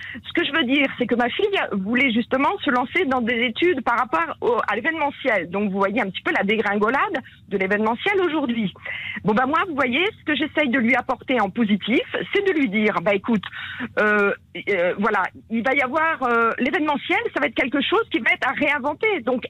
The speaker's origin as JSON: {"language": "French", "town": "Caen", "region": "Normandy", "country": "France", "said": "une conférence à Normandie pour la paix qui avait lieu à Caen, puisque je suis de Caen."}